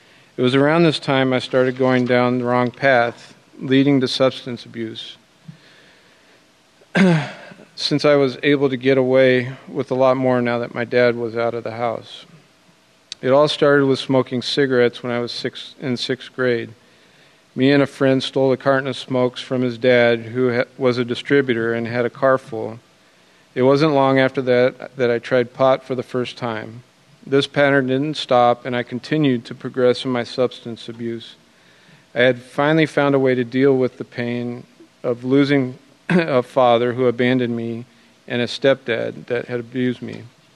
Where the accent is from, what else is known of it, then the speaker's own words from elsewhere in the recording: California, United States; born there; I was born in Southern California to my mother and father's father, whose marriage was already on the rocks.